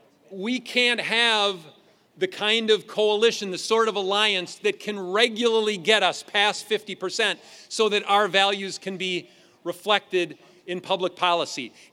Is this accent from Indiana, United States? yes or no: no; Wisconsin, United States; because I grew up on a dairy farm. I was raised in Clark County.